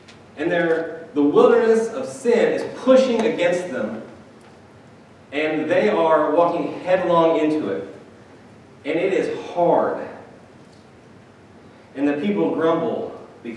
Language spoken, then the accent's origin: English; Midwest, United States; Now, growing up in the Midwest, when I think about wilderness, my mind goes to deep woods, right?